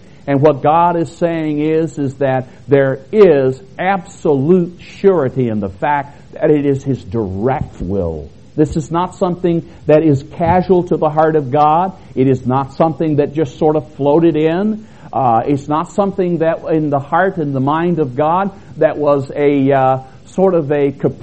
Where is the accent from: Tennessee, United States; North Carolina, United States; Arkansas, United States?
Arkansas, United States; But I'm pretty sure I'm from Arkansas. as some of you are probably discovering, oh yeah, he is from Arkansas for sure.